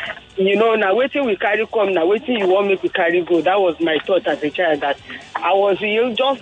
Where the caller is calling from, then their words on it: Ikeja, Lagos, Nigeria; I'm calling from Ikeja.